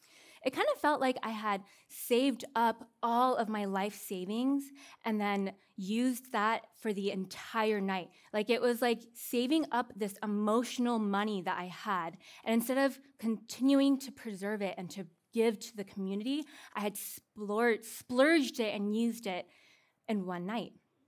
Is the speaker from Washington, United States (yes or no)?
yes; Seattle, Washington, United States; now in California, United States; And I'm from Seattle, and Californians just do it like all the time aggressively, and I'm still learning how to like understand that.